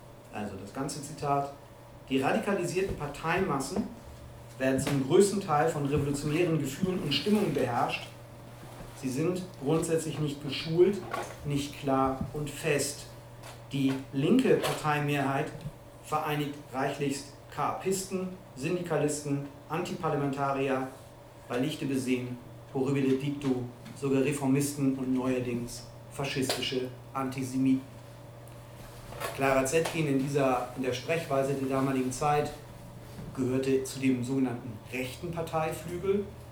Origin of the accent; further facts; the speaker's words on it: Hamburg, Germany; in Hamburg, wo ich herkomme